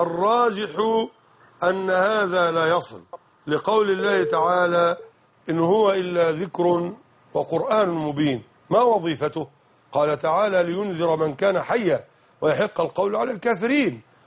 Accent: Nile Delta, Egypt; نحن معاشر المسلمين من أهل الدلتا في مصر

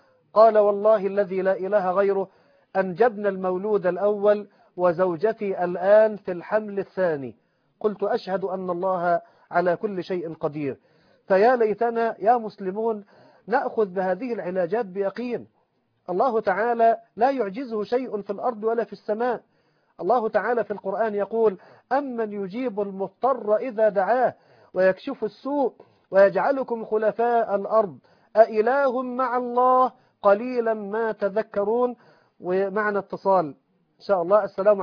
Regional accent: Egypt; لقد التقيت بحامل من حملة القرآن في محافظة الغربية عندنا في مصر

